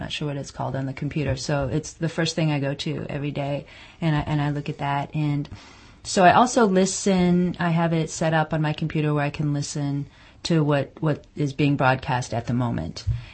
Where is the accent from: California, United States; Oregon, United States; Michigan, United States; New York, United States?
California, United States; also born or lived in New Jersey / Massachusetts; now in St. Louis, United States; I'm originally from California, lived in New Jersey and Massachusetts, but we've been based in St. Louis for a long time.